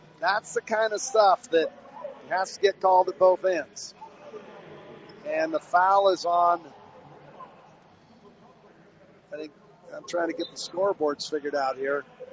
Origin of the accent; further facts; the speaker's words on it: Milton-Freewater, Oregon, United States; who was a year younger than me growing up in Milton Freewater